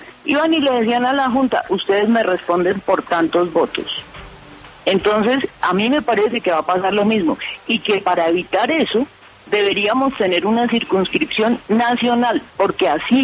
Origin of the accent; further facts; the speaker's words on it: Pitalito, Huila, Colombia; Yo soy de Pitalito, Huila, con nexos con el Caquetá también.